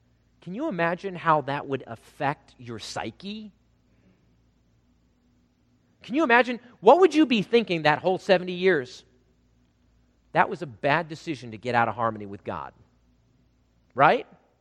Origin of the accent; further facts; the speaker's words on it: South Dakota, United States; I grew up in South Dakota, cattle country, horse country.